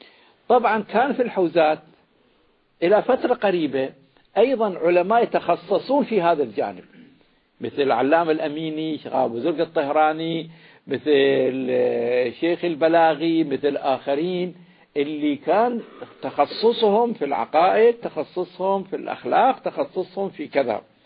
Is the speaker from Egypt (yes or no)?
no; Karbala, Karbala Governorate, Iraq; كان عندنا في كربلاء شخصية مرموقة